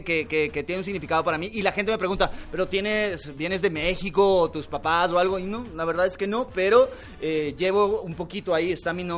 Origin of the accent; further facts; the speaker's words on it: Ecuador; ¡Soy tu doble de Ecuador, Roger!